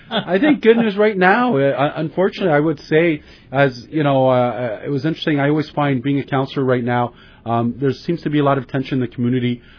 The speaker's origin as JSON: {"language": "English", "town": "Brampton", "region": "Ontario", "country": "Canada", "said": "I become a little bit, as every Canadian is, as every Ontarian and probably Bramptonian, where you roll your eyes"}